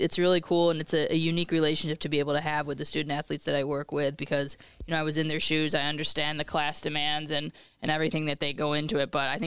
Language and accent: English; Rochester, New York, United States; I'm a Western New York kid. So I'm from Rochester, and so, you know, always had paid attention to Buffalo in the past.